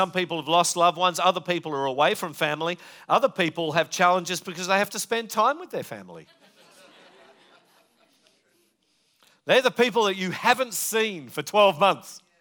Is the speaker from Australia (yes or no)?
yes; Western Australia, Australia; And I was from Western Australia